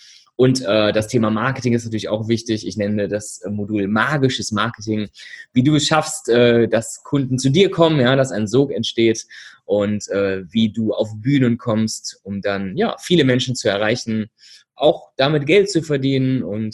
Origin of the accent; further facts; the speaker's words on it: Berlin, Germany; now in Düsseldorf, Germany; ich bin aus Berlin.